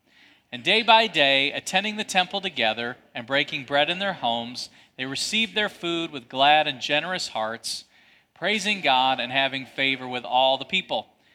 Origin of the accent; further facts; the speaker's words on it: Michigan, United States; I'm from Michigan, I know better.